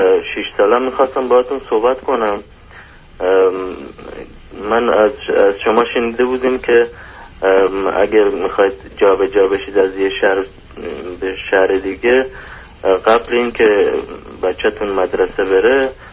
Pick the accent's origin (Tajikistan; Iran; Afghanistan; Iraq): Afghanistan; now in Germany; من مهاجر افغانم که تو آلمان زندگی میکنم، 7 سال تو آلمان زندگی میکنیم